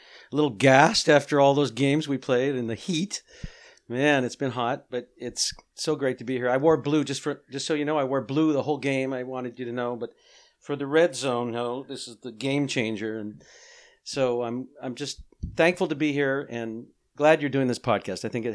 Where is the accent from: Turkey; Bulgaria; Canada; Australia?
Canada; now in United States; I started in Canada. I'm Canadian. Came down. I had relatives in the States here in California that used to visit Winnipeg